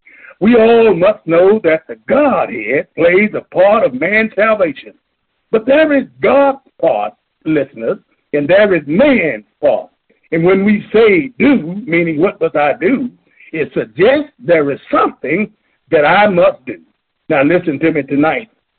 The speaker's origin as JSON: {"language": "English", "town": "Lubbock", "region": "Texas", "country": "United States", "tie": "born or raised there", "said": "That's my homeboy from Lubbock, my hometown."}